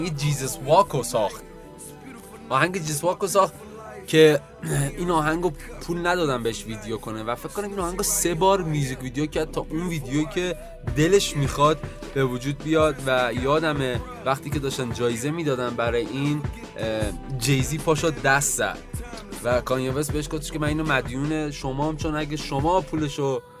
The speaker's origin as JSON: {"language": "Persian", "town": "Tehran", "region": "Tehran Province", "country": "Iran", "tie": "born there", "said": "نصف کرد نصف ترک، ولی خودم و خانوادم بیشتر متولد تهران هستم. ولی خب اصلیتمون دیگه داشتیم."}